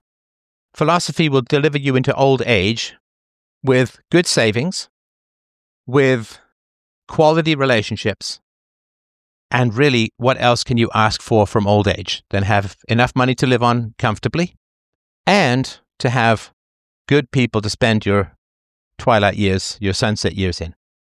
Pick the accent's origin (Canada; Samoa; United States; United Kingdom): United Kingdom; England; When I grew up in England